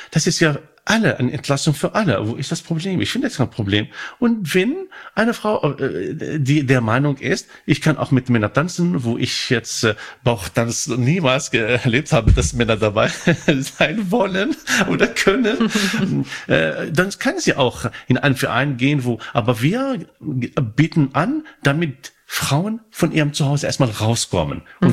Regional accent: Morocco; German is a second language; now in Germany; Ich komme aus Marokko.

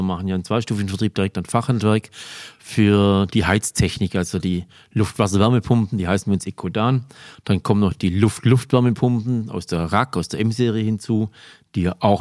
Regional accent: Reichenbach an der Fils, Baden-Württemberg, Germany; now in Hochdorf, Germany; Ich bin hier in der Region aufgewachsen, über den Schurwald drüber. Wir sind jetzt hier im schönen Remstal. Ich komme aus dem Filztal, Reichenbach-Filz, wohne jetzt in Hochdorf.

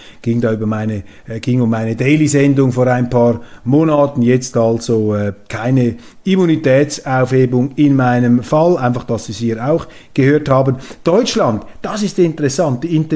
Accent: Switzerland; Und eigentlich müssten wir doch als Schweizer, auch als Schweizer Zeitungen, mit unseren eigenen Leuten versuchen

